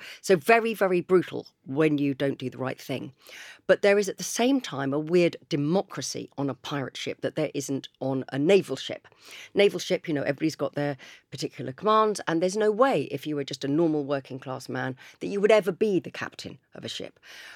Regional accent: Chichester, South East England, United Kingdom; I grew up in Chichester, live in Chichester. Every single school trip was to the Victory in Portsmouth Harbour.

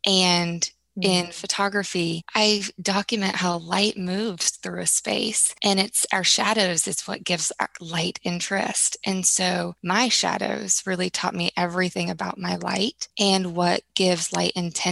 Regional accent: Tulsa, Oklahoma, United States; I grew up in Tulsa, Oklahoma. We are one of the few Jewish families on the street in our neighborhood

